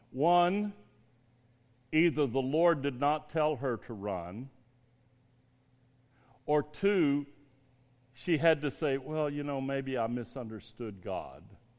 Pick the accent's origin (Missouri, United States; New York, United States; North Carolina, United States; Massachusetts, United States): North Carolina, United States; My hometown up there in the mountains of North Carolina, there was this lady who ran for political office.